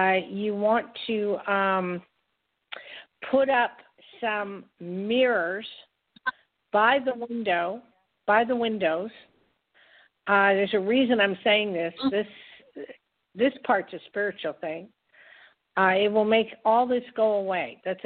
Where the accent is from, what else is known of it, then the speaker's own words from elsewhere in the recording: New York, United States; But I'm a New Yorker. I'm from Jersey in New York, so I'm sorry. I've been all over, and you know, I like it all.